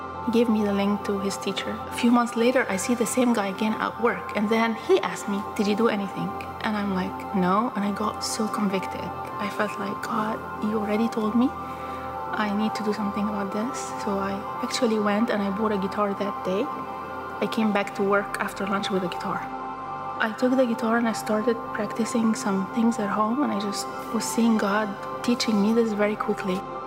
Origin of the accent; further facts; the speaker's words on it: Egypt; moved away as an adult; now in United States; I have been coming to Venture for almost 10 years now. I actually am from the Middle East, you know, I'm from Egypt. Came to the US for school.